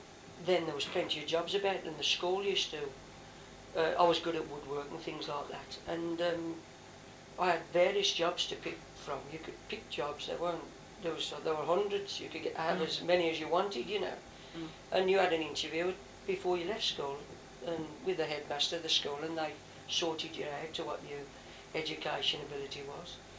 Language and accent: English; Birmingham, West Midlands, United Kingdom; born there; I was born in Birmingham in 1931, and to Birmingham, well, both my parents were Birmingham bred and born, and my father was a toolmaker